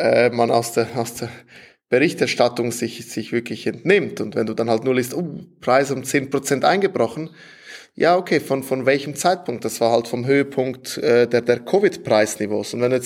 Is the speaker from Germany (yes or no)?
no; Switzerland; wenn ich heute als Schweizer irgendwo international investieren möchte